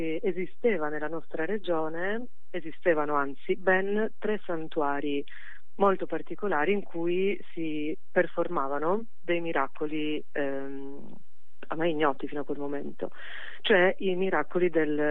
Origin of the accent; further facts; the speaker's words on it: Friuli-Venezia Giulia, Italy; in Friuli Venezia Giulia la situazione è un po' come Pisa-Livorno, diciamo, quindi io sono veneto-giuliana.